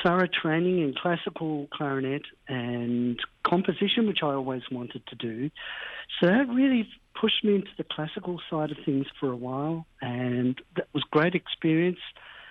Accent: Tasmania, Australia; I grew up in Tasmania and I went to the conservatorium down in Tasmania when I got out of high school

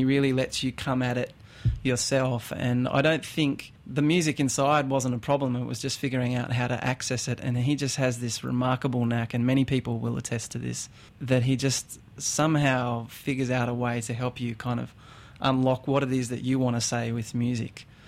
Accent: Australia; But I'm an Aussie pretty much at heart. I was basically living back in Australia by the time I was not even quite 2 years old.

